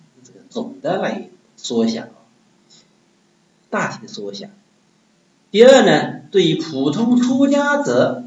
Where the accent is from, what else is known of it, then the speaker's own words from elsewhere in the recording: Wenzhou, Zhejiang, China; accent: Wenzhou; 这个莽呢我们温州话这个特古的莽样就是这个莽